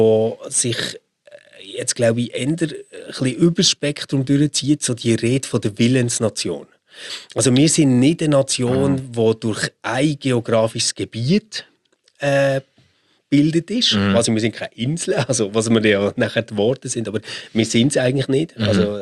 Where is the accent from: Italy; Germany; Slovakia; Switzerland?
Switzerland; Also das ist ja auch ein kleines Ding, wo glaub, als Schweizer einfach fast nicht kannst nachvollziehen.